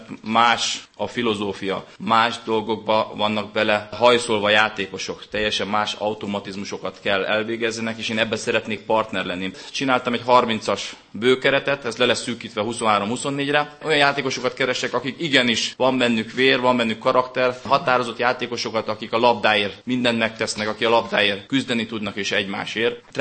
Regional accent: Hungary; magyar vagyok

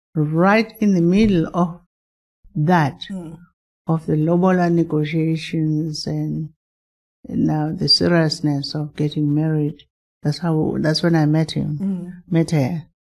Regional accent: Cape Town, Western Cape, South Africa; I come from Cape Town.

